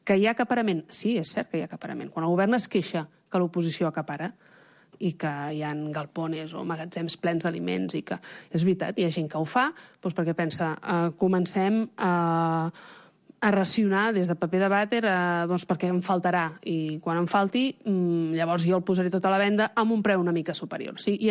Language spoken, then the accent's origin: Catalan; Venezuela; Catalan is a second language; És molt difícil treballar com a periodista veneçolà.